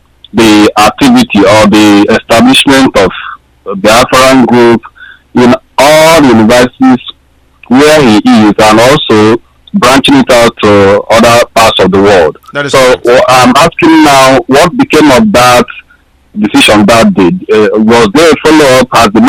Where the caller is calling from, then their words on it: Calgary, Alberta, Canada; I'm calling from Calgary in Canada.